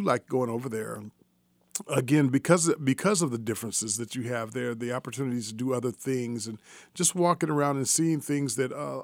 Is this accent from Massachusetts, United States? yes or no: no; Kansas City, Missouri, United States; Well, I grew up in Midtown. I went to Lincoln High School, mm-hmm. and I started off at Phyllis Wheatley Elementary.